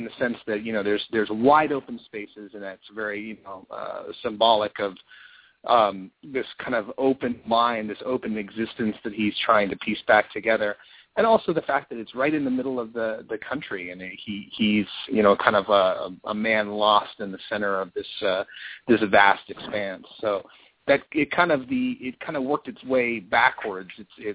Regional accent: California, United States; also born or lived in San Diego; but I have grown up in California primarily. I was born in San Diego.

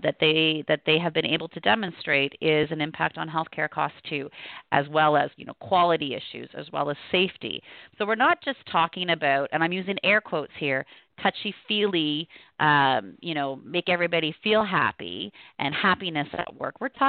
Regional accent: Canada; So, I will admit I'm Canadian

